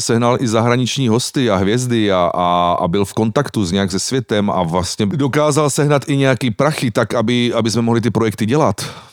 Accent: Mutěnice, South Moravian Region, Czechia; A protože já pocházím z Mutěnic na Slovácku, kde v té době v každé vesnici dědině byla prostě dechovka až dvě, jo.

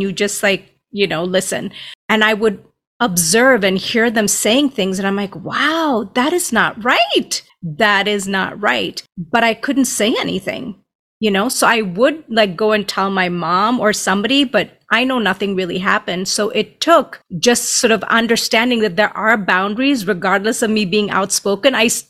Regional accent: India; You know, I'm from India, and I didn't always resonate with stuff.

